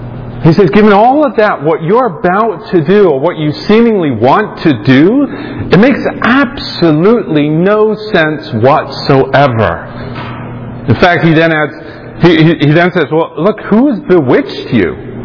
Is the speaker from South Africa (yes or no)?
no; United Kingdom; now in United States; although I've lost a lot of my accent from living here in America, I'm British deep down at heart, right?